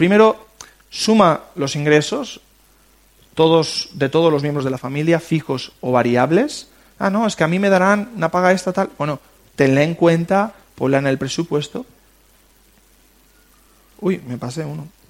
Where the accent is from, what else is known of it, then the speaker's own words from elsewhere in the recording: Spain; Somos españoles y estos son presupuestos de familias españolas.